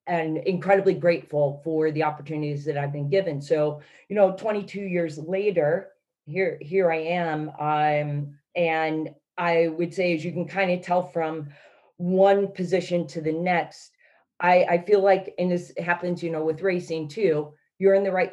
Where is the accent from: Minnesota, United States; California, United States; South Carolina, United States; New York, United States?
New York, United States; Buffalo; I'm a homebody. I'm from Buffalo, New York. And the furthest away I had ever been was Greensboro, North Carolina.